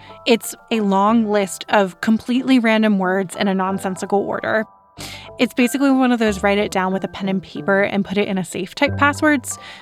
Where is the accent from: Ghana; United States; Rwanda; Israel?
United States; North Carolina; Like, for me, I'm from North Carolina, and I constantly think about moving back there.